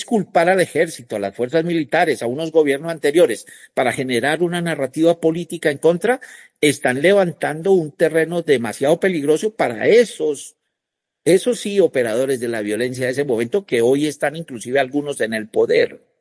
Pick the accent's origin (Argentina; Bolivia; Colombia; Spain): Colombia; Un momento, yo me siento colombiano.